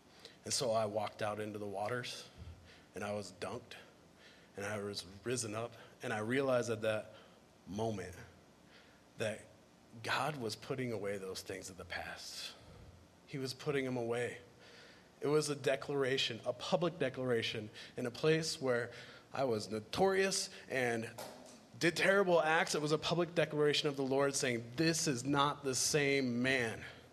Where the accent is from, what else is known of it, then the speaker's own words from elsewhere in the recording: San Diego, California, United States; I'm from San Diego. I was born and raised there. And I was really excited to go back to my hometown and share the gospel message.